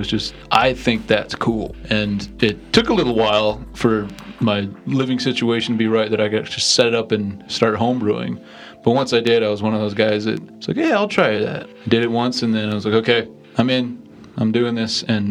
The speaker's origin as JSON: {"language": "English", "region": "New Mexico", "country": "United States", "tie": "born or raised there", "said": "I grew up in New Mexico, and in college I studied photojournalism"}